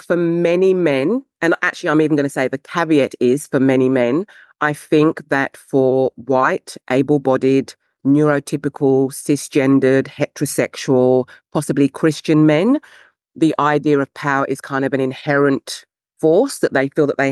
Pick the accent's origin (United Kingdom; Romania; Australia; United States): United Kingdom; England; And because I'm English, I will go to the Oxford Dictionary.